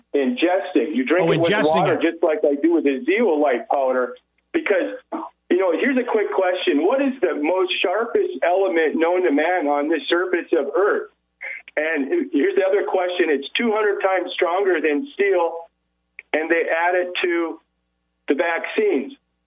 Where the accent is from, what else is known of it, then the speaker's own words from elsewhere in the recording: Las Vegas, Nevada, United States; I'm from Vegas.